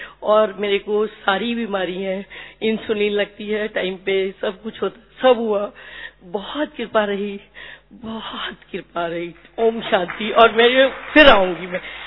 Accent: Punjab, India; मैं पंजाब से आई हूँ

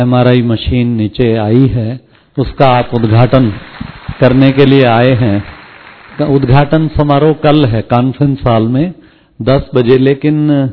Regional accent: Panipat, Haryana, India; मैं पानीपत से आया हूं

